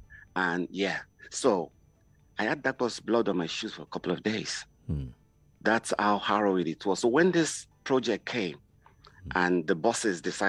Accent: Abeokuta, Ogun, Nigeria; So growing up in Abeokuta, I always wanted to just make something of myself

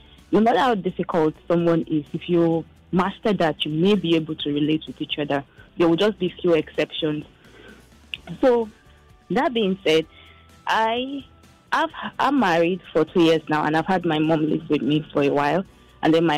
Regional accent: South East, Nigeria; Because I'm from the East, and I married someone that is Yoruba.

